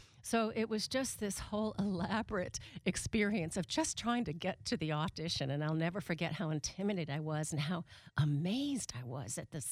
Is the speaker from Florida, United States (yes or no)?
no; Atlanta, Georgia, United States; Many of y'all know, I'm a girl from Atlanta. I went to University of Georgia.